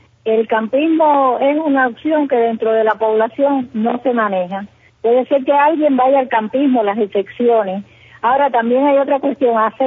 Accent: Cuba; soy una cubana que estoy recibiendo toda la situación que se presenta en nuestro país, vivo al tanto de ella

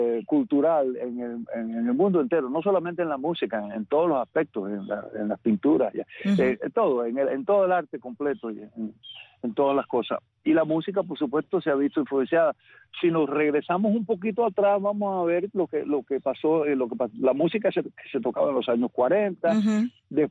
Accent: Cuba; llevo el peso de mi pueblo, el peso de mi patria, y lo llevo conmigo y estoy orgulloso de eso

